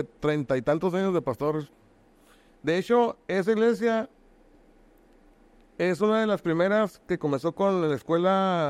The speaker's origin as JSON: {"language": "Spanish", "town": "Ensenada", "region": "Baja California", "country": "Mexico", "tie": "born or raised there", "said": "Soy de Ensenada, tengo 43 años. Pues básicamente yo crecí en un lugar cristiano."}